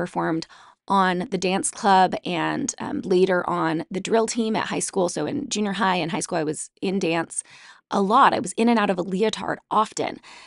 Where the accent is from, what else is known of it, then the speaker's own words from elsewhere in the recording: Salt Lake City, Utah, United States; I grew up in Salt Lake City in a really conservative religion, in a very modest and pure purity-related culture